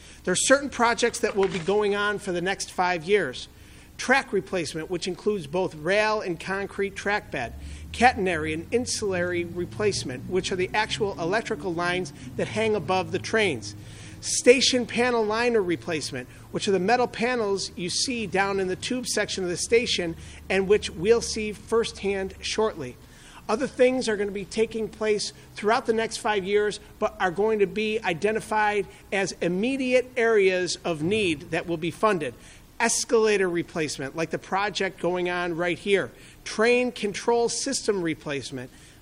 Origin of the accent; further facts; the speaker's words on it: Ireland; You know, I'm Irish.